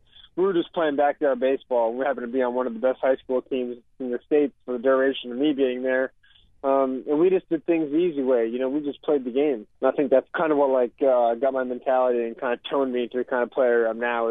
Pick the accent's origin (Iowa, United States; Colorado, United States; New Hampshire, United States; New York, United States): New Hampshire, United States; I think that has a lot to do with how I grew up in New Hampshire playing baseball